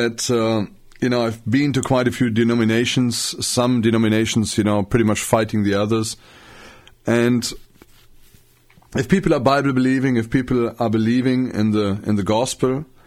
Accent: Germany; English is a second language; Bearing in mind, I'm a German native, so I didn't speak English very well at that time.

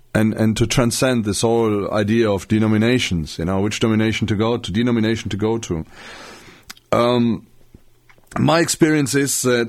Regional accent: Germany; English is a second language; Bearing in mind, I'm a German native, so I didn't speak English very well at that time.

